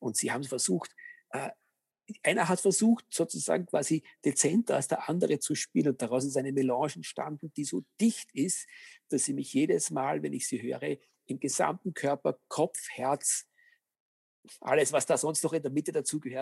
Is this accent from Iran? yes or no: no; Austria; als Österreicher darf man durchaus sich auf die Fahnen heften